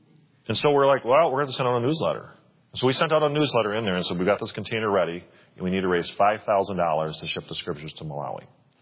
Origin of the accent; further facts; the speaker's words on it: Alabama, United States; We're from Alabama. We're not from Wisconsin.